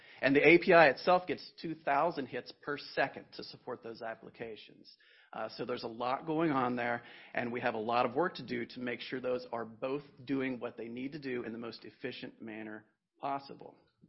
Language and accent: English; Midwest, United States; So I'm from the Midwest, so I always pause a little bit when I say my correct name when someone maybe says it a little bit wrong.